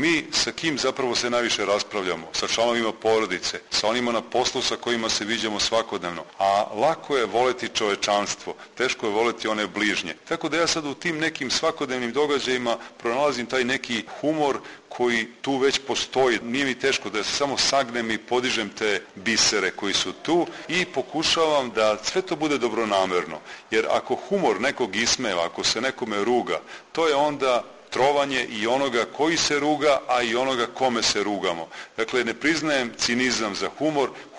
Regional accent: Bosnia & Herzegovina; ja valjda od detinjstva imam dara da zapazim neke smešne situacije, počev od tog detinjstva u Bosni

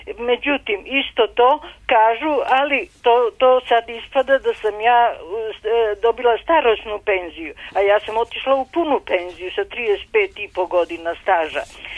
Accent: North Macedonia; now in Serbia; Ja sam iz Makedonije. Pa ovdje sam, imam državljanstvo, naterali su me da se otkažem državljanstva makedonskog, dobila sam srpsko

